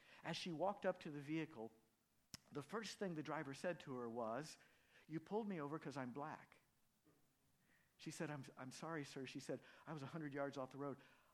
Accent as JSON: {"language": "English", "town": "Acton", "region": "Indiana", "country": "United States", "tie": "born or raised there", "said": "I grew up in Acton, Indiana, and I could tell you stories about Acton, Indiana when I was growing up."}